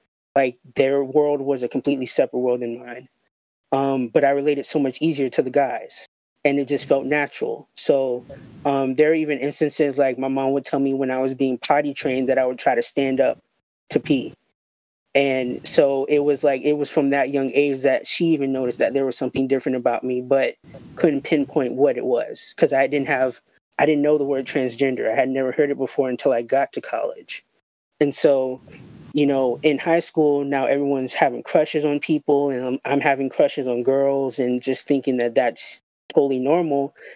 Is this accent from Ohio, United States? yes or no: no; Miami, Florida, United States; I'm also born and raised in Miami, Florida. Currently live in Miami.